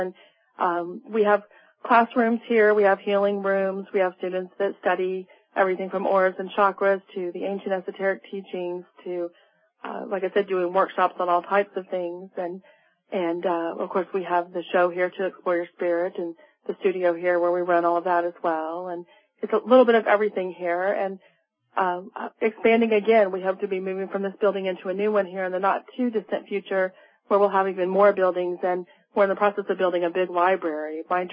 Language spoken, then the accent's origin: English; Louisiana, United States; growing up in Louisiana, we had a carport there